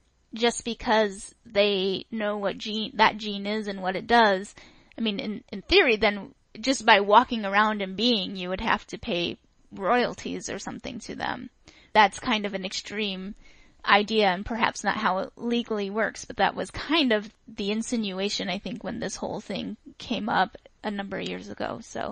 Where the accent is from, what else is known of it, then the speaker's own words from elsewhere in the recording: Nebraska, United States; I grew up in Nebraska and also lived there during a portion of being an adult.